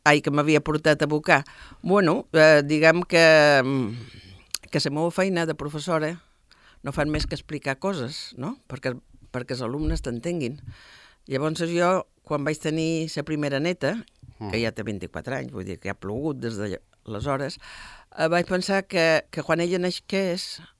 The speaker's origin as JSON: {"language": "Catalan", "town": "Ibiza", "region": "Balearic Islands", "country": "Spain", "lives_now": "Formentera, Spain", "said": "Som eivissenca i..."}